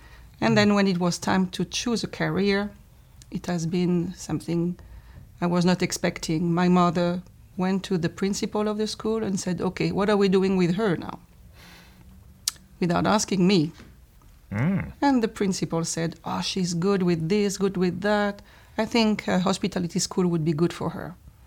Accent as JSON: {"language": "English", "country": "France", "second_language": "English", "moved": "as an adult", "lives_now": "London, United Kingdom", "said": "I am from France."}